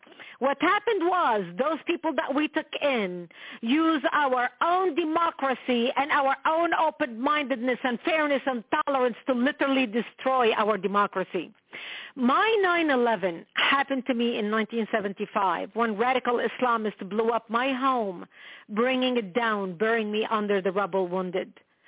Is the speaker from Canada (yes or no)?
no; Lebanon; born or raised there